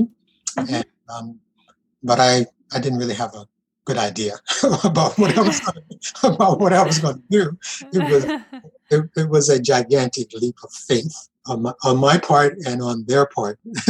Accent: South Carolina, United States; So I'm a Southerner. I grew up in South Carolina

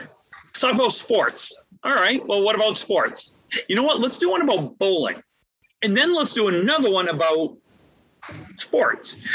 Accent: Maine, United States; it's just you and I, and we're from Maine.

